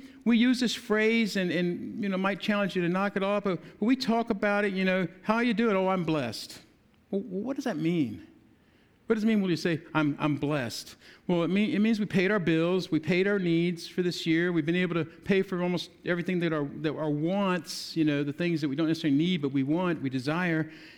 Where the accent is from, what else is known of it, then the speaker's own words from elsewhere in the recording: United States; born there; I was born in America and I was able to get an education